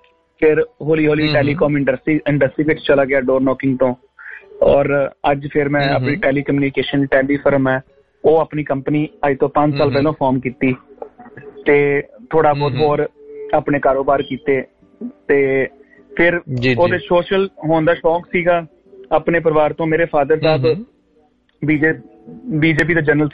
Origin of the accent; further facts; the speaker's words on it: Beas, Punjab, India; moved away as an adult; now in Australia; ਮੈਂ ਜੀ ਪੰਜਾਬ ਚੋਂ ਰਹੀਆ ਅੰਮ੍ਰਿਤਸਰ ਡਿਸਟ੍ਰਿਕਟ ਵਿੱਚ ਬਿਆਸ ਦੇ ਨਾਲ ਰਹੀਆ ਮੈਂ ਉੱਥੋਂ ਦਾ ਜੰਮਪਲ ਹਾਂ ਤੇ 2008 ਵਿੱਚ ਆਸਟ੍ਰੇਲੀਆ ਆਇਆ ਸੀ